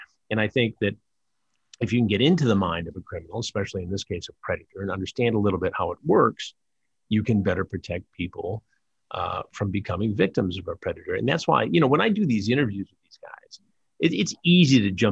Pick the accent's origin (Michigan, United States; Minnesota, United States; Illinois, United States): Michigan, United States; Detroit; Yeah, no, I'm from Detroit. I mean, great place to be a reporter, great place to live